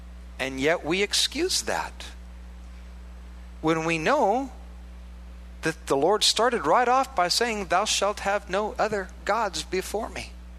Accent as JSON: {"language": "English", "region": "Iowa", "country": "United States", "said": "I come from a holiness background, which is like, you know, like deep Baptist. I'm from Iowa."}